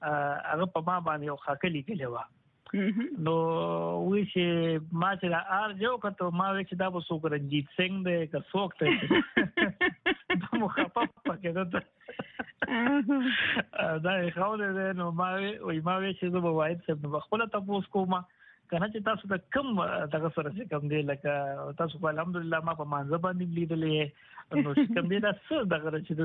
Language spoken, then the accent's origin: Pashto; Mardan, Khyber Pakhtunkhwa, Pakistan; زه د مردان د یو ورکوټی کلی نوی رولیا سره تعلق لرم په 1901 نوی کې زما په دغه کلی کې سترګې غړېدلې دي مونږ بیسیکلی چې کوم دی د مردان د ګمبت کندر سیمې سره تعلق لرو